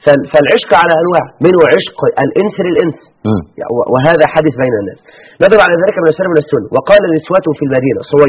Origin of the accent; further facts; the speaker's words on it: Egypt; كان عندي قبل الأمس واحد يعد من عتاه السحر عندنا في مصر